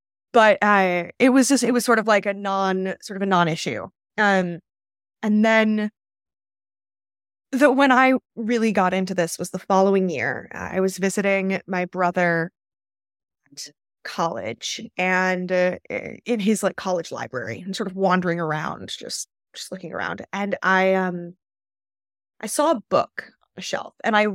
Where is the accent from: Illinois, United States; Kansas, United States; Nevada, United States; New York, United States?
New York, United States; Brooklyn; I am a writer from Brooklyn, New York, and I work as a fact checker.